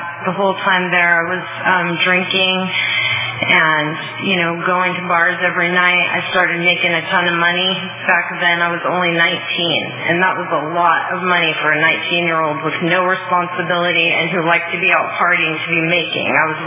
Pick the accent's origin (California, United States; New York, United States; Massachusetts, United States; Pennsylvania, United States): California, United States; I was growing up in Ventura County on the beach, and that's what I wanted to do.